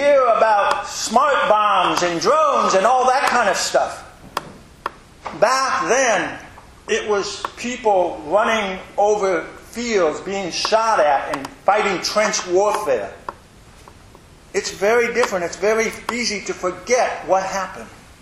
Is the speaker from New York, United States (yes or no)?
no; Indiana, United States; When I was growing up in Indiana, Memorial Day meant one thing.